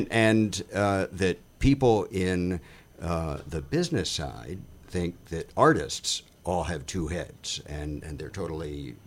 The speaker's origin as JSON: {"language": "English", "region": "Massachusetts", "country": "United States", "tie": "born or raised there", "also_born_or_lived": "New York", "said": "I was born in New York. I grew up over the border, I blush to say, in Massachusetts, in a little town"}